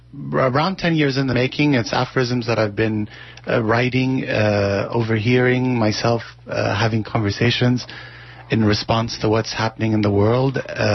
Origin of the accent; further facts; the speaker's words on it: Egypt; English is a second language; now in United States; I grew up in Egypt. Not the Egypt, I've been away for 11 years